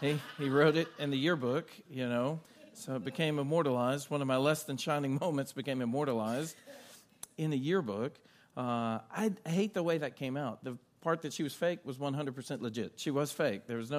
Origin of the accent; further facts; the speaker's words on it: Louisiana, United States; I grew up in Louisiana, and about 45 minutes away from us is the city of Natchitoches.